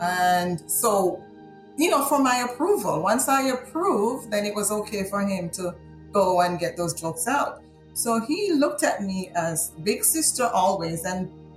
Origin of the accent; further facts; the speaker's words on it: Jamaica; now in United States; we were born together, you know, we grew up together. We did everything together as children growing up. We grew up in Jamaica.